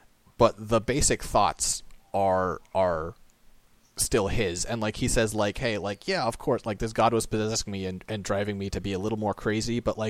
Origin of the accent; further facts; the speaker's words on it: United States; Is my personal perspective as an American.